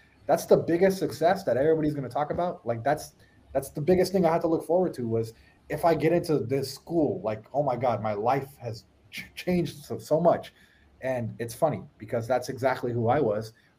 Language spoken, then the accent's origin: English; United States; born there; I was born in America. I had everything handed to me.